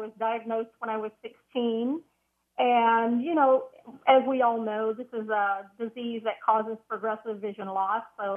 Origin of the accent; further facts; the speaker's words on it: St. Louis, Missouri, United States; also born or lived in Kansas City; I grew up in St. Louis, and I spent the last 31 years in Kansas City